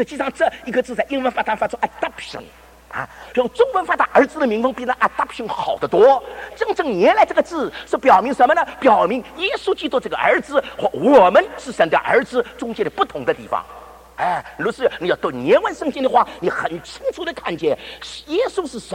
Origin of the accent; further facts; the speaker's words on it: Shanghai, China; accent: Shanghai; 那我这个上海口音听得懂吧？